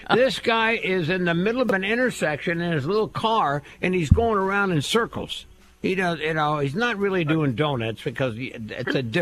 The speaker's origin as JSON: {"language": "English", "region": "Midwest", "country": "United States", "tie": "born or raised there", "said": "I grew up in the Midwest, it was de-pantsing."}